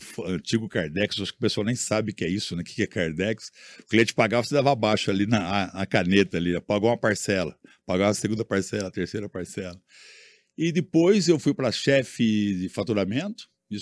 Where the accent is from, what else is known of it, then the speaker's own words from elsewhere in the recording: Araraquara, São Paulo, Brazil; born there; Eu sou nascido em Araraquara, né, no interior.